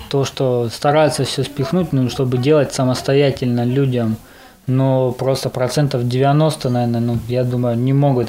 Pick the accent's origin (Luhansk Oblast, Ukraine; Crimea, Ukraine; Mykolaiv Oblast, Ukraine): Luhansk Oblast, Ukraine; Stanytsia Luhanska; мне 20 лет. Я из Луганска, а точнее станица Луганская, район там окраина Луганска получается.